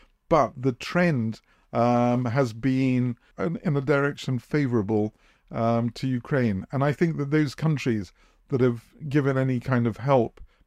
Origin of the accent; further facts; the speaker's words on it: United Kingdom; also born or lived in United States; I'm a Brit and an American.